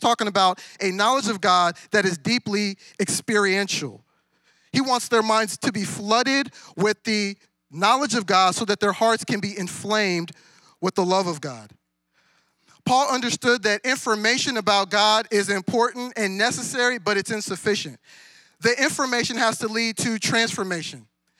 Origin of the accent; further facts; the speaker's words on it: Nigeria; when I was younger, I was like, man, you know, I'm Nigerian.